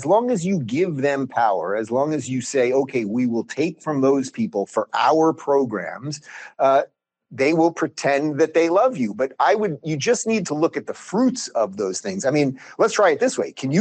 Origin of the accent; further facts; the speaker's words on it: Long Island, New York, United States; also born or lived in Brooklyn / Los Angeles; I'm a born and bred New Yorker. I was born in 76 in Brooklyn before it was, you know, hipster Brooklyn, when it was old school Brooklyn. I grew up in the suburbs in Long Island, but I lived in New York City for about 20 years.